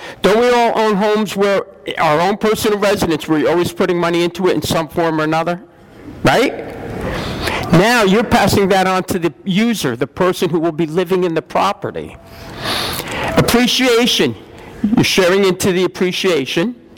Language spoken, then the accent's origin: English; New Jersey, United States; We're from New Jersey, so the taxes are high.